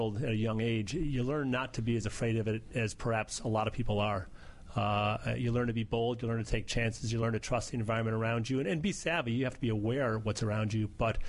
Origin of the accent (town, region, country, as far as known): Chicago, Illinois, United States